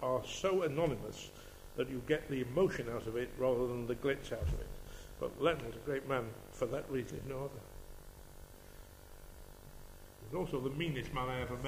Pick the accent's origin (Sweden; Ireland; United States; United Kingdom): United Kingdom; Sheffield, Yorkshire and the Humber; I'm a very tribal person, and I was brought up in Sheffield in the 40s and 50s.